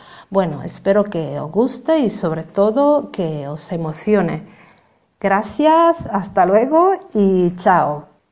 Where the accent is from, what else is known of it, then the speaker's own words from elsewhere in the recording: Italy; now in Ayamonte, Spain; soy italiana, llevo cantando desde los 14 años y vivo en España actualmente, en un pueblo de Andalucía muy pequeñito que se llama Ayamonte y hace frontera con el Portugal.